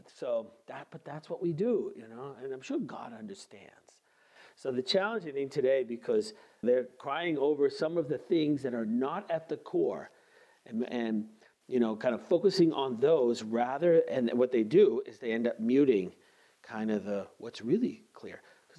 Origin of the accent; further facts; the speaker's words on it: Canada; almost I think everybody that I grew up with anyway in the French Canadian world